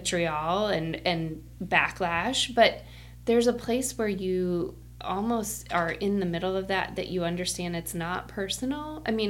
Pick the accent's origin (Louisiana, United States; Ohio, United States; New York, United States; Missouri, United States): Missouri, United States; St. Louis; also born or lived in Northeast US; I grew up in in St. Louis, and I'm originally from the Northeast.